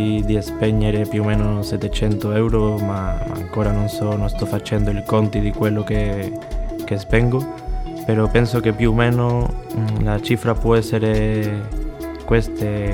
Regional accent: Seville, Andalusia, Spain; Italian is a second language; now in Cagliari, Italy; Da Siviglia, al sud della Spagna.

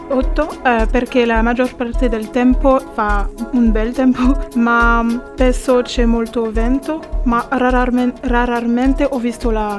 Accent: France; Italian is a second language; moved away as an adult; now in Cagliari, Italy; Della Francia.

